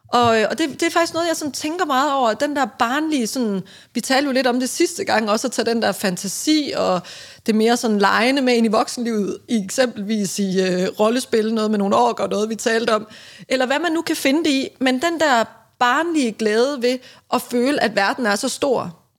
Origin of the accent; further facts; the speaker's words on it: Randers, Central Denmark Region, Denmark; nu er jeg jo fra Randers